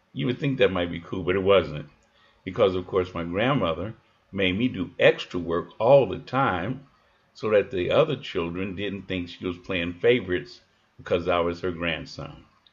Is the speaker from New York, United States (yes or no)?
no; Chicago, Illinois, United States; I was born and raised in Chicago. My mother was born and raised in a southern town in Kentucky.